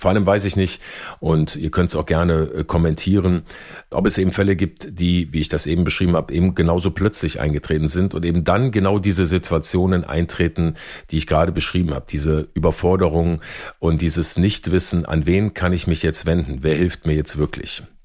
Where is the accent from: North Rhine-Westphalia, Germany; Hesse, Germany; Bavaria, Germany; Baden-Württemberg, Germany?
North Rhine-Westphalia, Germany; hier am Niederrhein, wo ich groß geworden bin und lebe